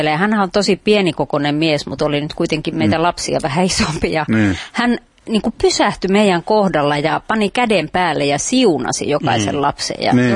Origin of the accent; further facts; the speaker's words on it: Konnunsuo, South Karelia, Finland; Siis mä oon melkein koko lapsuuteni ja nuoruuteni asunut Konnunsuolla. Siis mä olin 3-vuotias, kun sinne muutettiin.